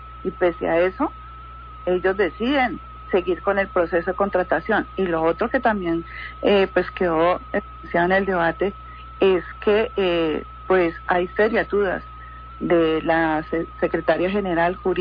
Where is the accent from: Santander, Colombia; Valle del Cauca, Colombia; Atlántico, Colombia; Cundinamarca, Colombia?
Valle del Cauca, Colombia; Cali